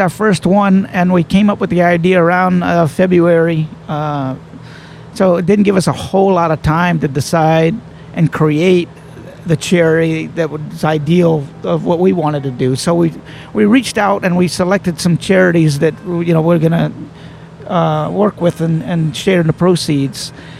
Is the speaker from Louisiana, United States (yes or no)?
yes; Lafayette, Louisiana, United States; also born or lived in California; now in New Orleans, United States; I was born in Lafayette. I grew up in the Lafayette-Opelousas area. Mm-hmm. Moved to New Orleans and lived here quite a while.